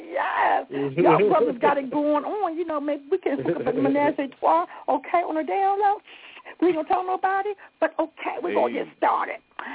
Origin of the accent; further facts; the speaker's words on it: Baltimore, Maryland, United States; I'm from Baltimore, and we believe that when these people say they're going to Virginia, they're going to do a little something